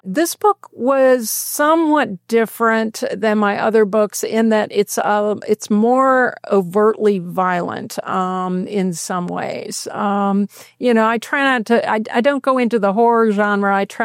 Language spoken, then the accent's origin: English; North Carolina, United States; So when I was 18, growing up in North Carolina, I wanted something different, as many 18-year-olds do.